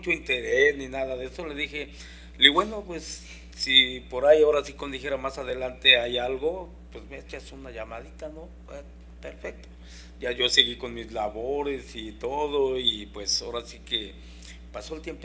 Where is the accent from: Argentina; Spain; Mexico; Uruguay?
Mexico; Mexico City; moved away; Cuando yo me vine de la Ciudad de México, traía en mi mente irme a Estados Unidos